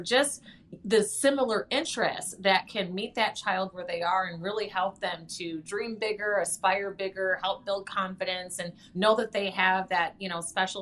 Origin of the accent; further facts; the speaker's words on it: Lansing, Michigan, United States; he was the director of adult education for the state of Michigan. So I grew up there in Lansing